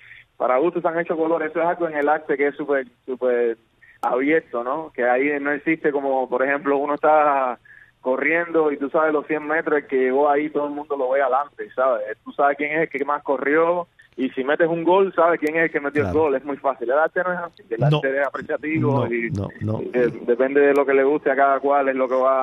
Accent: Cuba; now in United States; yo me crié con música cubana y la música cubana toda es bailable, desde un danzón, un bolero, hasta la música timba con la que yo también crecí en Cuba en los 90.

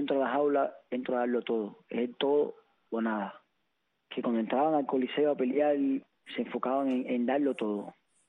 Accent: Santiago de Cuba, Cuba; un gran saludo para toda Cuba y para Santiago de Cuba, mi pueblo

